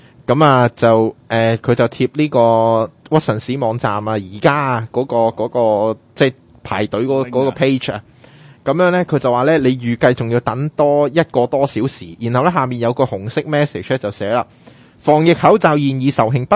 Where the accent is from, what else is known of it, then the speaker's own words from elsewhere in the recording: Hong Kong; 係啊，我哋香港人口密度係高得。